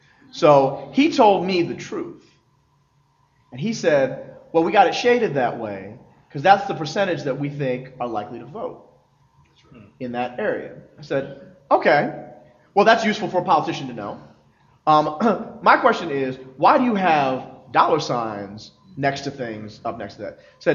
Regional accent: Philadelphia, Pennsylvania, United States; Philly. I'm from Philly.

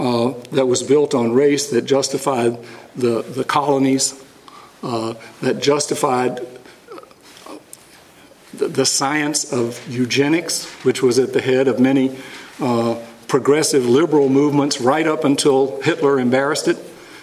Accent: Georgia, United States; to prepare textbooks for me when I was growing up in Georgia that said the Civil War had nothing to do with slavery

